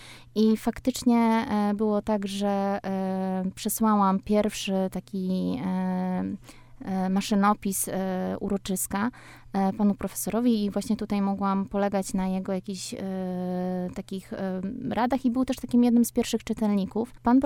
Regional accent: Warmian-Masurian Voivodeship, Poland; ja wychowałam się właśnie na takiej w małej miejscowości, tutaj na takim pograniczu właśnie Warmii

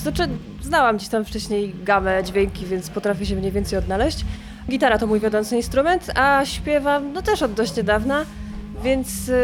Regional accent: Olsztyn, Warmian-Masurian Voivodeship, Poland; że jesteśmy z Olsztyna, z Warmii, żeby to ludzie rozróżniali oczywiście.

